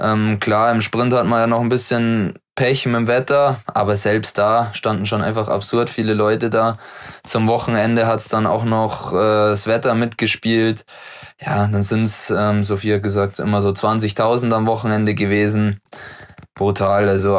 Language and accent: German; Murnau, Bavaria, Germany; now in Oberhof, Germany; ich als waschechter Bayer, wie kann ich überhaupt in den Osten ziehen